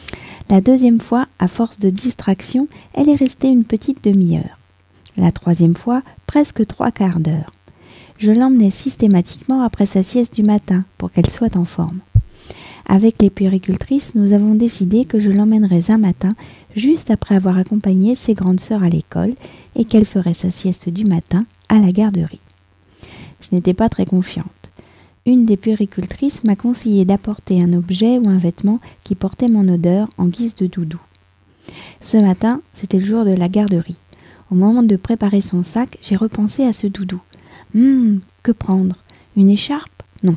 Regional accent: France; je suis française, j'habite près de Paris

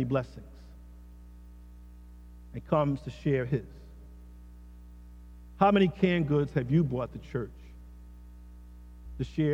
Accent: Philadelphia, Pennsylvania, United States; I grew up in North, don't tell me about North Philadelphia. I know it.

